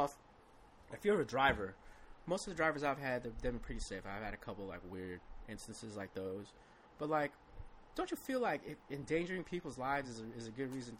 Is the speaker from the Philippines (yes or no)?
yes; Philippines; I'm Filipino.